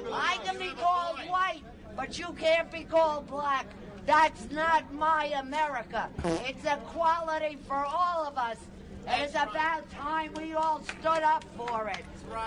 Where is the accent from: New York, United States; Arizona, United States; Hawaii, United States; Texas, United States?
New York, United States; New York City; New York City.